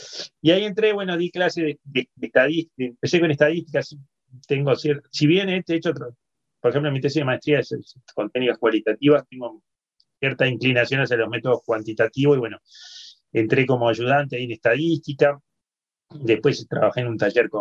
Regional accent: Montevideo, Uruguay; yo ahora vivo acá en Barrio Sur, pero bien, me crié en Colón hace poco, viví siempre en Colón

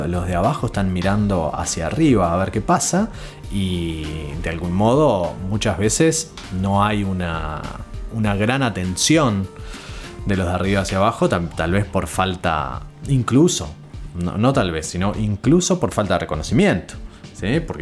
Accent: Uruguay; no importa dónde esté el uruguayo, siempre se ubica en la clase media. Eso es algo que forma parte de nuestra idiosincrasia

